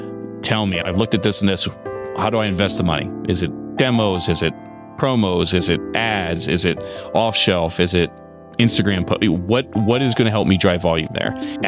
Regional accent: Maslin, Ohio, United States; born there; I was born in Ohio, in a little town. The actual birthplace that I was born, not where I lived, but where I was born, is called Maslin, Ohio.

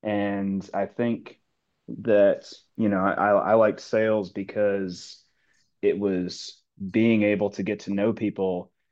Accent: North Carolina, United States; But I growing up in North Carolina, I feel terrible that I got more into football because, you know, college football is like central there.

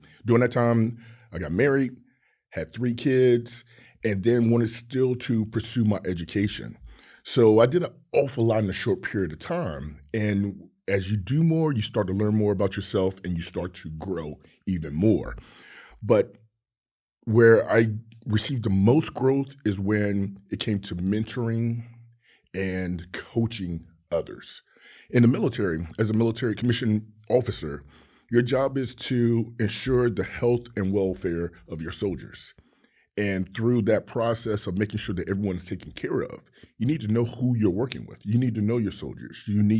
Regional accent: Hampton, Virginia, United States; I'm from Hampton, Virginia. And for those of you who know the Tidewater area, that's the center of the universe. And that's what I like to say. As growing up there, I didn't even realize it was a military community.

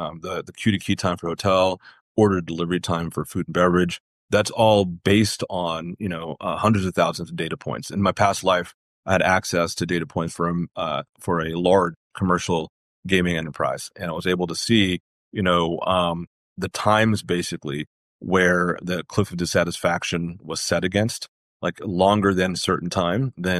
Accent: San Diego, California, United States; This year was in San Diego, my hometown. That's why I'm a Chargers fan, Ben, even though they're in.

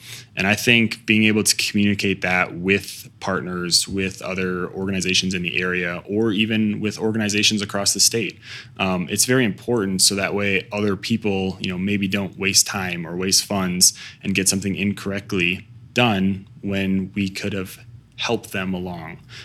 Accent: Minnesota, United States; Yeah, so, you know, originally I'm from Minnesota.

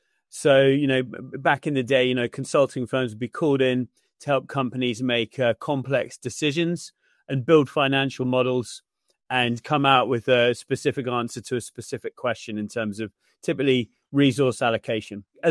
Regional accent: United Kingdom; So I think one of the first questions I had as a Brit

